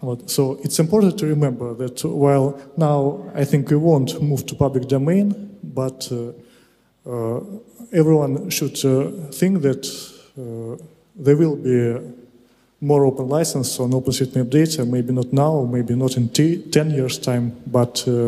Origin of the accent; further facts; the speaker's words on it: Russia; from Russia.